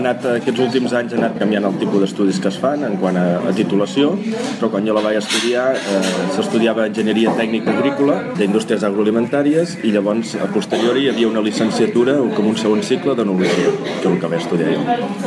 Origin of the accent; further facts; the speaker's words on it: Reus, Catalonia, Spain; Jo soc de Reus, del costat de Tarragona